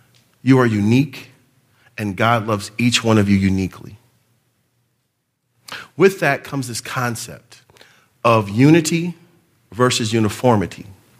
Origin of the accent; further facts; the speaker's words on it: Detroit, Michigan, United States; because I'm from Michigan, I live like 30 miles outside of Detroit, but I was born and raised in Detroit.